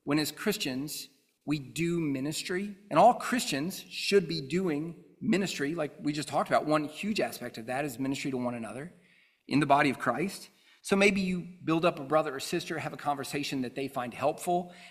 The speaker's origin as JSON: {"language": "English", "region": "the South", "country": "United States", "tie": "born or raised there", "said": "as a Southerner who grew up in the South and then left and went to New England and then came back, there's things that stand out about Southern culture, right?"}